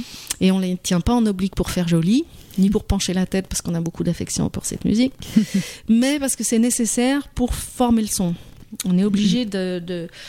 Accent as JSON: {"language": "French", "country": "France", "said": "puisque moi en tant que française par exemple"}